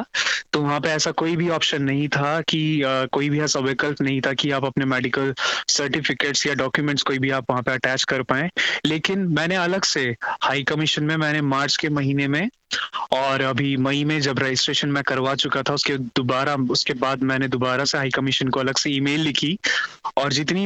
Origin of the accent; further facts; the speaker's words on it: Uttarakhand, India; moved away; क्योंकि मैं उत्तराखंड स्टेट से आता हूं